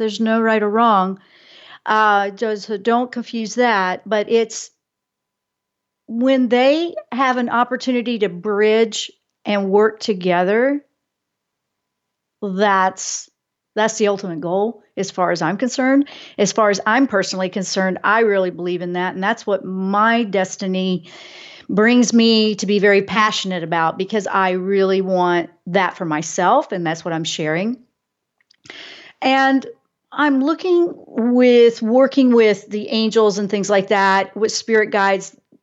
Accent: Virginia Beach, Virginia, United States; My heart goes out to my hometown in Virginia Beach, because those things are tough, and I know a lot of people there

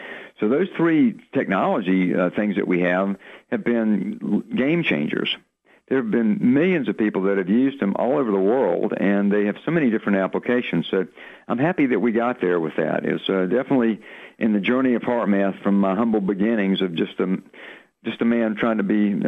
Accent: the South, United States; accent: southern; So my southern accent was getting in the way, you know.

